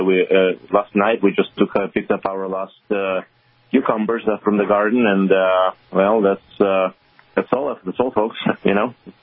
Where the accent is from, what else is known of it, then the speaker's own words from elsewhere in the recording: New York, United States; I grew up in New York for the most of my life.